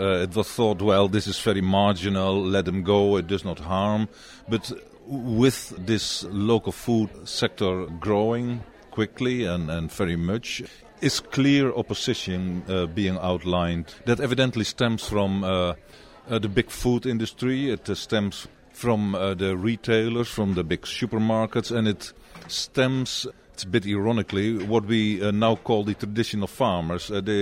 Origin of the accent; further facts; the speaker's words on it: Netherlands; English is a second language; I'm from the Netherlands.